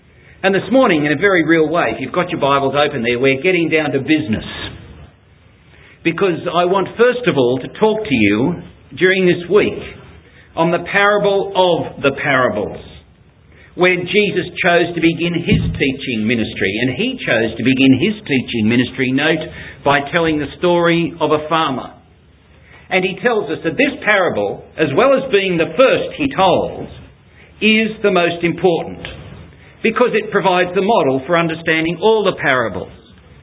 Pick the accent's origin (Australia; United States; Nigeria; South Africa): Australia; Sydney, New South Wales; I was born and bred in Sydney.